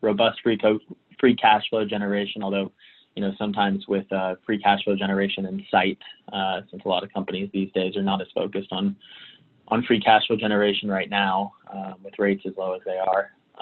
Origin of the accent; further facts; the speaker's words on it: Alabama, United States; now in Boston, United States; I went to school at Auburn, which is in the state of Alabama, before I moved up to Boston, like a whole different world. So as a Southerner from a smaller city